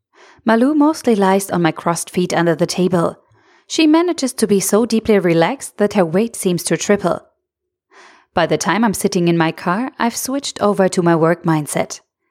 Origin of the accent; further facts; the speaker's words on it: Sindelfingen, Baden-Württemberg, Germany; born there; English is a second language; I was born in Sindelfingen